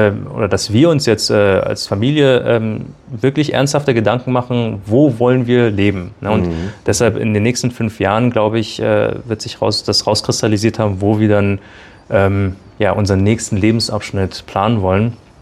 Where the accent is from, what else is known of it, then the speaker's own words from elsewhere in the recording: Berlin, Germany; ich bin gebürtiger Berliner, ich habe mein Leben lang in Berlin gelebt.